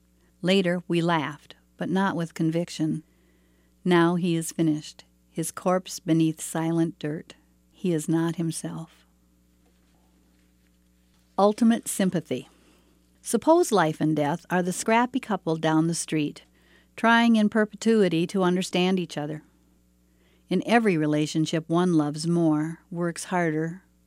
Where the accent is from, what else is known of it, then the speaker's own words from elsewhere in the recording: Cotton, Minnesota, United States; I'm from Cotton, Minnesota.